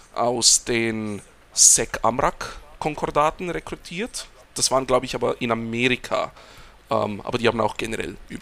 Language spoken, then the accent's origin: German; Switzerland; German is a second language; Und Hochdeutsch ist ein bisschen ungewohnt für mich als Schweizer.